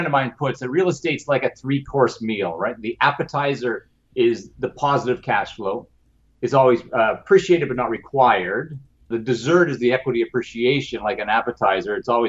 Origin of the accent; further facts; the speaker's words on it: Canada; not just being a Canadian